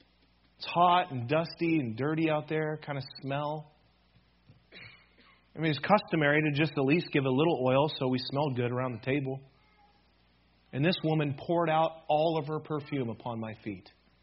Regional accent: Michigan, United States; I grew up in West Michigan. My parents were Christians. I went to church like every week.

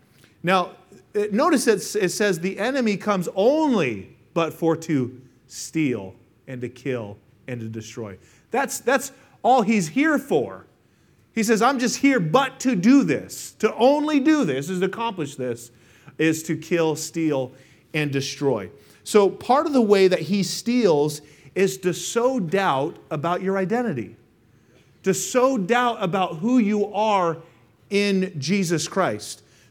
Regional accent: Colorado, United States; also born or lived in Vail, Colorado; But I grew up in Colorado, or I was born in Vail, Colorado.

